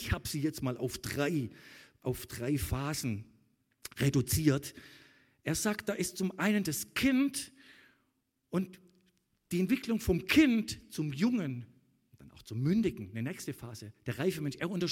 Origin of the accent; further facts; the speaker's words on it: Baden-Württemberg, Germany; Ich bin vielleicht noch eher in der Phase, so langsam wird man ja auch reif als Schwabe mal.